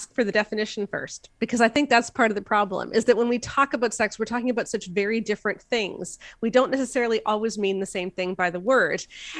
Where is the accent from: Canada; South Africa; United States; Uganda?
Canada; Ontario; I'm not Brit. I'm Canadian. So I live halfway between Toronto and Ottawa, but please do not mistake me for an American.